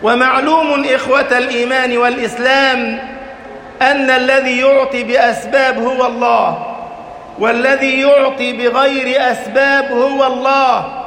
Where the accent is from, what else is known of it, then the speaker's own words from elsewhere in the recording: Egypt; عندما ترك فلسطين وبلاد الشام ومر على بلدنا مصر مهاجرا إلى ربه